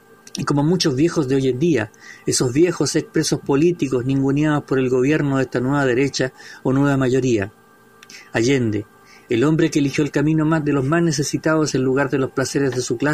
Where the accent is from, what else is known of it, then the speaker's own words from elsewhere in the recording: Rancagua, O'Higgins, Chile; también fue en Rancagua, en la ciudad, mi ciudad natal